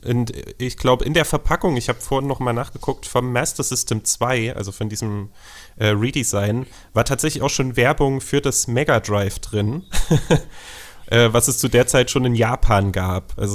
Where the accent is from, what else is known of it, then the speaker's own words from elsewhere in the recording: eastern Germany, Germany; Und ich bin genauso wie du im Osten geboren und aufgewachsen